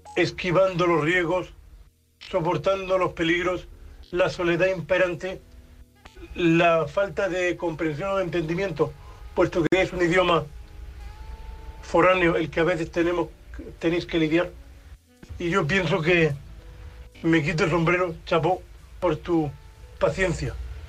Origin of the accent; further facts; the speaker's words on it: Murcia, Region of Murcia, Spain; de Murcia